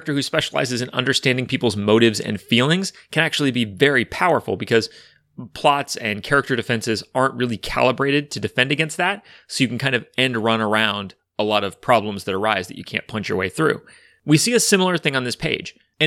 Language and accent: English; California, United States; I am from Northern California